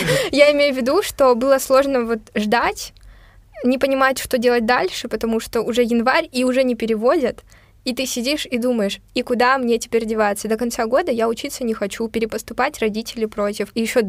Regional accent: Far East, Russia; а я еще с Дальнего Востока, у нас там вообще все очень консервативно

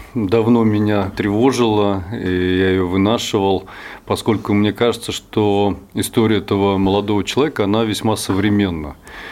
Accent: Moscow, Russia; я дагестанец, который родился и вырос в Москве.

